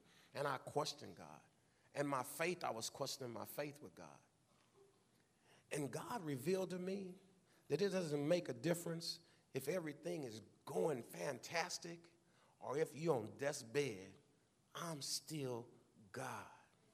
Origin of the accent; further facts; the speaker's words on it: Wausau, Wisconsin, United States; I'm from Wausau. My wife from Compton.